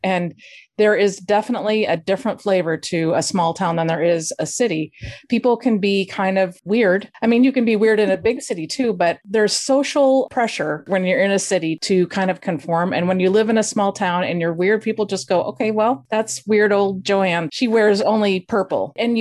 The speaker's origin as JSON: {"language": "English", "region": "Midwest", "country": "United States", "said": "I moved myself from the Midwest to the coast, and I was thinking about how it was such a struggle for me to fit in with people."}